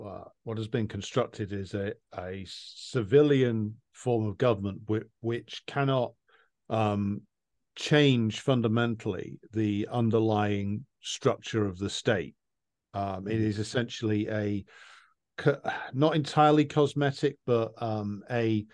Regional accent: England, United Kingdom; Well, I am English.

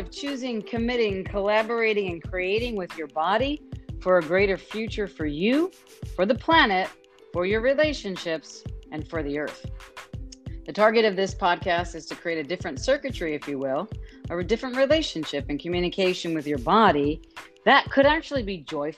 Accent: New York, United States; I'm from New York, and being from New York, we like the biggest, the best, and the baddest.

